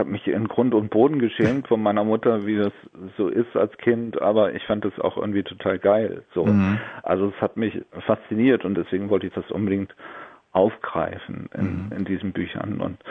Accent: Northern Germany, Germany; für mich als Norddeutscher war das ganz normal

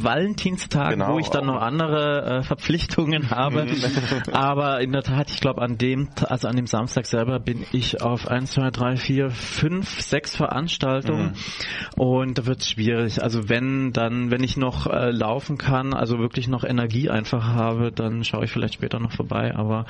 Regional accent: Bondorf, Baden-Württemberg, Germany; ich komme ja ursprünglich aus Bondorf im Schwarzwald, also noch tiefer in die alemannische Fasnet.

